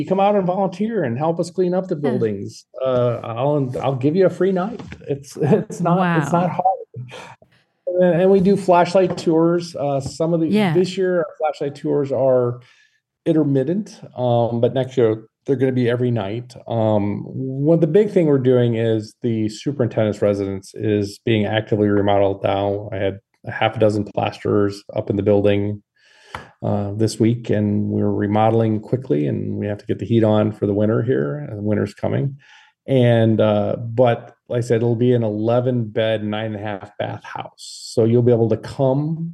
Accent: Midwest, United States; accent: Midwest; There's my Midwest accent coming through.

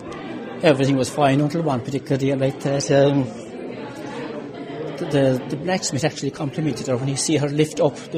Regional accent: Knocknagree, County Cork, Ireland; I came originally from Knocknagree, and Knocknagree graveyard itself is between Knocknagree and Ratmore. Okay. But I might add, it's on the Cork side. I'm a Cork man

